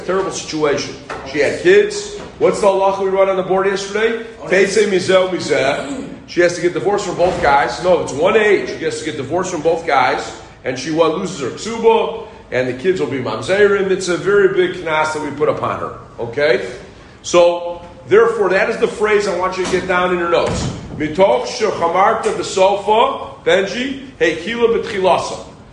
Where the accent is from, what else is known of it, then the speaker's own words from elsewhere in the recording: Peoria, Illinois, United States; She was a very fine woman, tzedekes, that I grew up with in Peoria, Illinois.